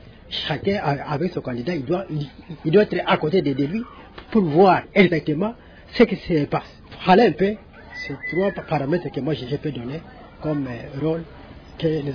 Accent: DR Congo; chez nous au Congo, c'est la troisième élection.

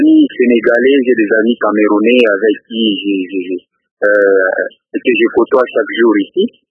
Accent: DR Congo; ici chez nous au Congo

